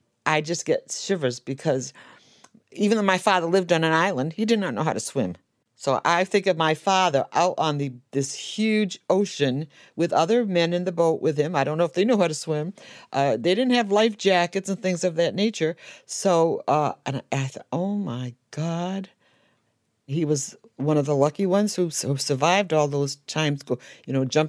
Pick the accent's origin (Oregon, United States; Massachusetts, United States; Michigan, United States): Massachusetts, United States; New Bedford; I live in New Bedford. I was born and raised in New Bedford, and I'm still here.